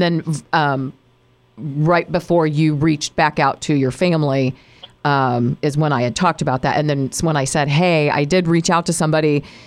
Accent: Midwest, United States; but as a Midwesterner, growing up here, not ever going through anything to this magnitude

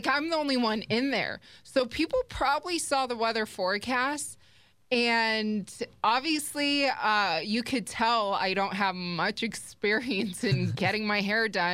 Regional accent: Las Vegas, Nevada, United States; born and raised in Vegas, and I can't remember the last time that it snowed here

